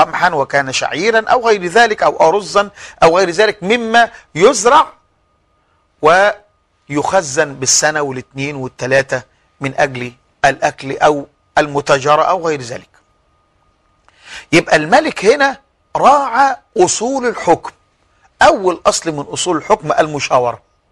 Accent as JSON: {"language": "Arabic", "country": "Egypt", "said": "عندنا في مصر"}